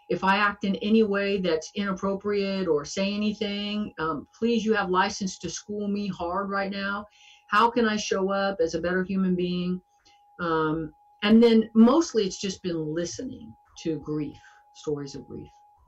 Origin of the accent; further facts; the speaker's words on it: Deep South, United States; you all know I'm from the Deep South, 8 generations there.